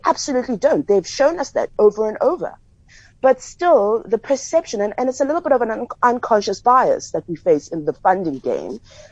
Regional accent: Langa, Western Cape, South Africa; I'm from Langa, so I can say this product will work in Langa without having to do a focus group.

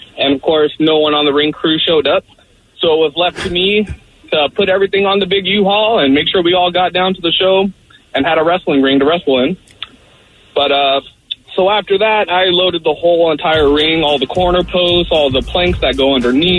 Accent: California, United States; moved away as an adult; now in Washington, United States; So I'm from California, moved up to Washington about a year ago.

